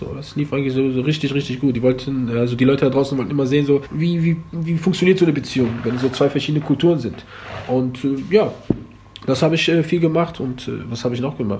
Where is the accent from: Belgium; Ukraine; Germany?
Germany; born or raised there